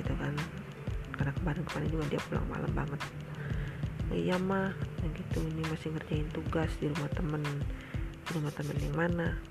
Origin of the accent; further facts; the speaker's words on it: Bandung, West Java, Indonesia; saya ini tinggal di Bandung, asli orang Bandung. Gak asli-asli juga sih, ibu saya orang Jawa, Malang, tepatnya Jawa Timur.